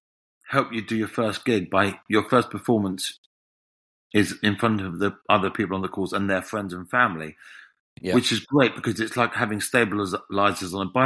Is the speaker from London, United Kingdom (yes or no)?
yes; London, United Kingdom; I'm a Londoner, born and bred